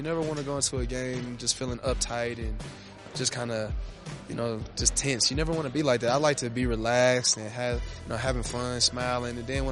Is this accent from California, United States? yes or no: no; Kansas City, Missouri, United States; I chose 56 because where I grew up in Kansas City.